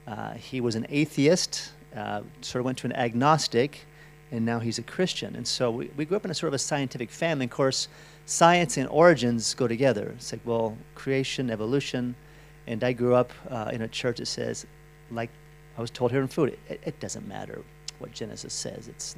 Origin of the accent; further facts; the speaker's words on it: Boulder, Colorado, United States; but I grew up in Boulder, Colorado, which is a town in the middle of the country, but it was very new.